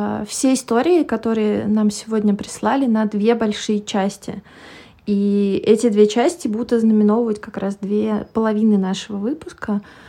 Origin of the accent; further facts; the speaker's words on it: Moscow, Russia; also born or lived in Siberia; я родилась в Сибири, хотя всю жизнь практически прожила в Москве.